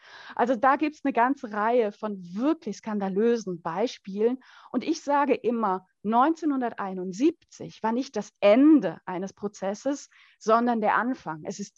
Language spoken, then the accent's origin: German; Eastern Switzerland, Switzerland; Ich komme aus der Ostschweiz, 20 Kilometer von Appenzell entfernt.